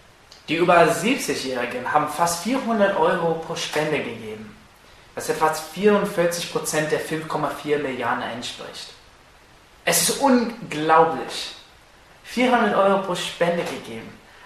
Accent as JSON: {"language": "German", "country": "United States", "second_language": "German", "lives_now": "Germany", "said": "Ich bin original aus den USA, so vielleicht hört ihr das in meinem Akzent"}